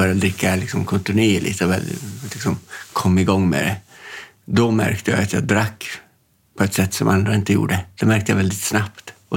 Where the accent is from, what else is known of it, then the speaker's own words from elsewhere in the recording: Olat, Norrbotten County, Sweden; Jag är uppvuxen i Olat i Tornedalen, kan man säga. Det ligger 6 mil öster om Gällivare.